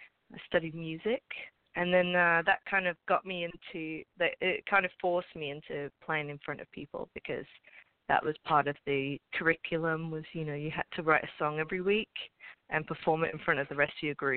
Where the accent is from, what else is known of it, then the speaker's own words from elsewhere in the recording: Birmingham, West Midlands, United Kingdom; I'm originally from Birmingham, not Alabama, as I always say, Birmingham, England. So if you don't know where that is, it's like the Middle Earth. It's basically central England.